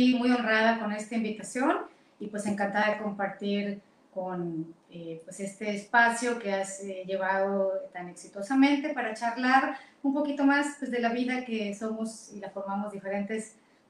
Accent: Yucatán, Mexico; soy yucateca, muy orgullosa de haber nacido aquí. Pues desde niña, yo soy de la García Jiménez, quien es yucateco, pues sabe que es una colonia muy tradicional, ahí crecí.

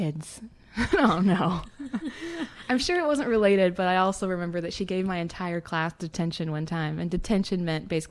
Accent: Arkansas, United States; now in Boston, United States; people are always asking me when they find out that I'm from Arkansas, they say that I don't have an accent. I do use y'all casually. But they say I don't have an accent. And now I live in Boston now

